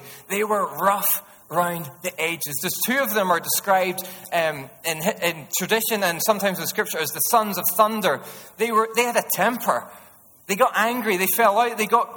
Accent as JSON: {"language": "English", "region": "Northern Ireland", "country": "United Kingdom", "said": "My only qualification is I'm Northern Irish, if that even qualifies me at all."}